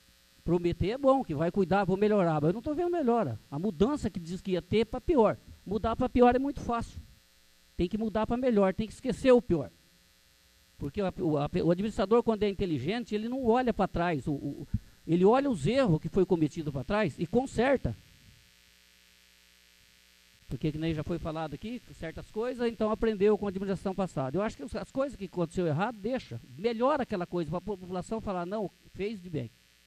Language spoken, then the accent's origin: Portuguese; Rio Bom, Brazil; born there; eu nasci aqui em Rio Bom.